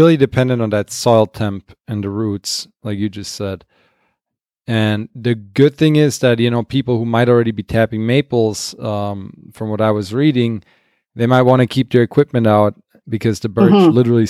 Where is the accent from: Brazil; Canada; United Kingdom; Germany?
Germany; now in United States; I'm from Germany originally